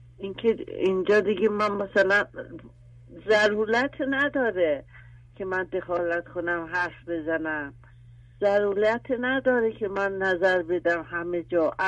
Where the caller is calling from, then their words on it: Tehran, Tehran Province, Iran; بله از تهران زنگ میزنم. … ، 61 سالم.